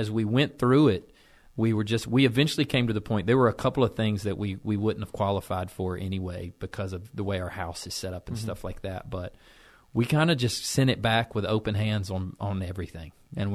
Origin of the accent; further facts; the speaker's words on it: Alabama, United States; If you grew up in Alabama, man, there's no way around it. You got some redneck in you.